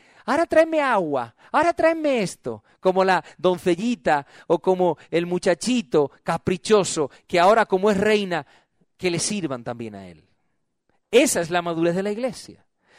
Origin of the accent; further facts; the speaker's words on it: Spain; Yo reconozco que somos los españoles muy quejicas